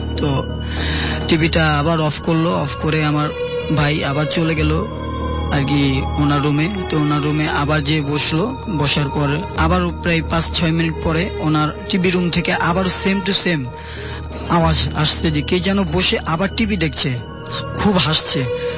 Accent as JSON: {"language": "Bangla", "town": "Bhola", "region": "Barisal Division", "country": "Bangladesh", "said": "আমি ভোলা থেকে এসেছি।"}